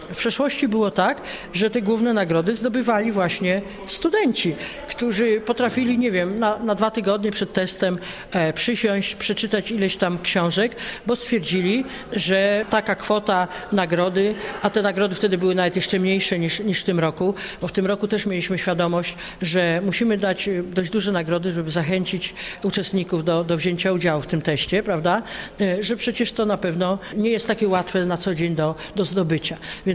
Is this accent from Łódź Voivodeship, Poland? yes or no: no; Silesian Voivodeship, Poland; To u nas na Śląsku się bardzo dobrze sprawdzało.